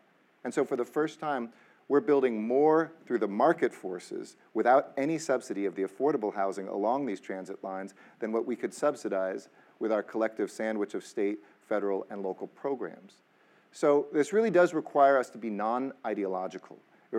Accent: California, United States; like I grew up in the San Fernando Valley

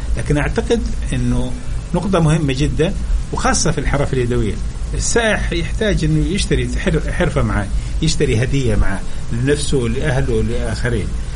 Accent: Saudi Arabia; إحنا كسعوديين اللي نروح الرياض ونجي

